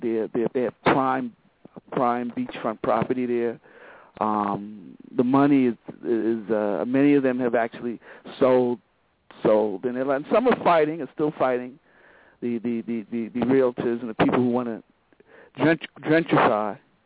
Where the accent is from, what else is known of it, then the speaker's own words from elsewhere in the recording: Brooklyn, New York, United States; And it's funny, I grew up in Brooklyn.